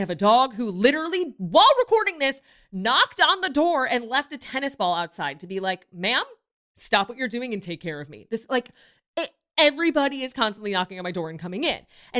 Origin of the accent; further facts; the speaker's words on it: Chicago, Illinois, United States; now in Los Angeles, United States; where I grew up in Chicago, you know, you get out of school and then you'd go to camp.